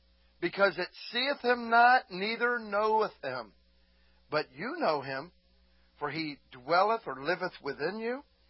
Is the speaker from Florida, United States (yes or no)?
yes; Florida, United States; Just I grew up in Florida.